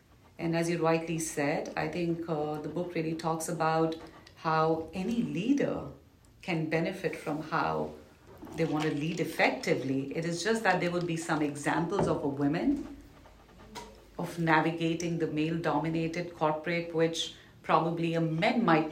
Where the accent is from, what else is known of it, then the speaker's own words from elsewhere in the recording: India; I was navigating as a single woman, which is not very conventional growing up in India